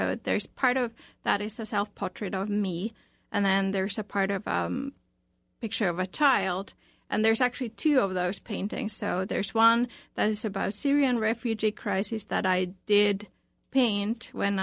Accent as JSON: {"language": "English", "country": "Finland", "moved": "yes", "lives_now": "United States", "said": "I'm originally from Finland. I came to U.S. in 2001, first as an exchange student. I met my husband, got married, came here as a 2004"}